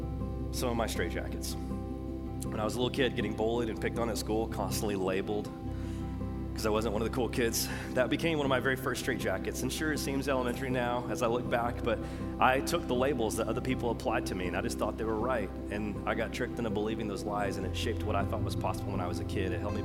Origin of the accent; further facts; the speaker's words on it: Bible Belt, United States; I would come home and then we grew up in the Bible Belt, right? So we would pray before every meal.